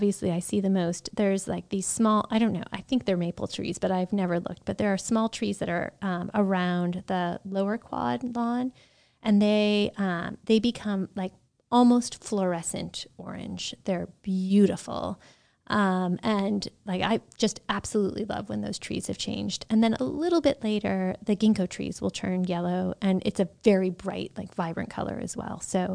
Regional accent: Michigan, United States; now in Nashville, United States; So since I'm from Michigan, I do find Nashville fall to be confusing.

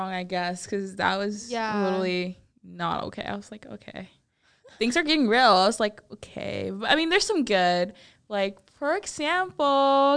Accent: Texas, United States; You know, we're both from Texas. I'm not used to this weather, are you?

